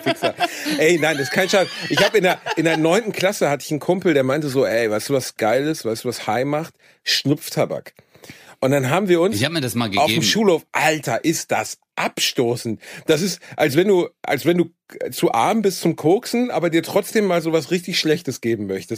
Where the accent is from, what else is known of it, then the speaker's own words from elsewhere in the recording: Germany; Hallo, ich bin Deutscher.